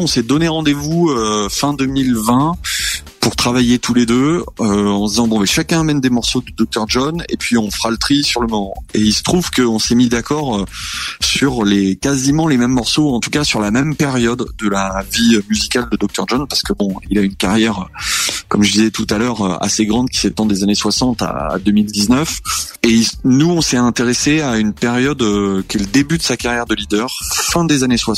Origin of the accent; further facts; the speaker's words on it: Nouvelle-Aquitaine, France; Exactement, exactement, là où j'ai grandi.